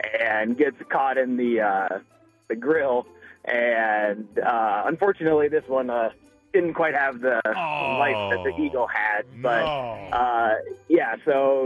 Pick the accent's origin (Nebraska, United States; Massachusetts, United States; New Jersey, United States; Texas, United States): Nebraska, United States; So I grew up in Nebraska